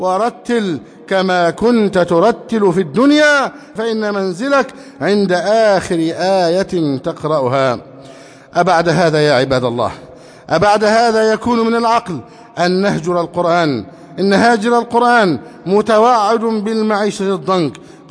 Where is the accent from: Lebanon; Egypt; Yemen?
Egypt